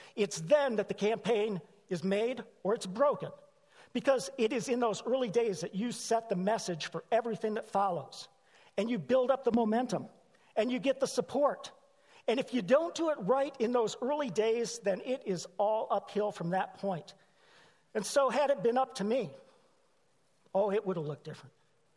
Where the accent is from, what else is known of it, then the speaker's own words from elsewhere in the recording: Marlette, Michigan, United States; I'm from Marlette. It's a small town in Michigan located approximately 70 miles north of Detroit.